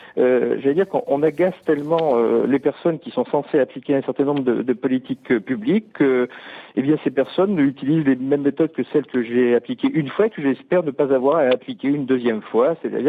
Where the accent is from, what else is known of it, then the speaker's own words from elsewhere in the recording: France; La situation que l'on connaît chez nous en France